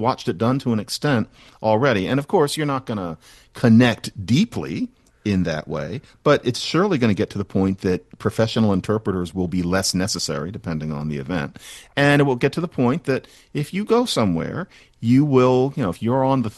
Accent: Philadelphia, Pennsylvania, United States; I didn't hear many languages growing up in Mount Airy. I didn't hear Spanish or anything

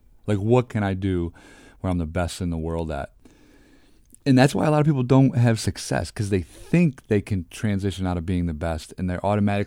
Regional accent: Detroit, Michigan, United States; now in Philadelphia, United States; So I grew up in Detroit, played at Cincinnati, then played 4 years in Houston.

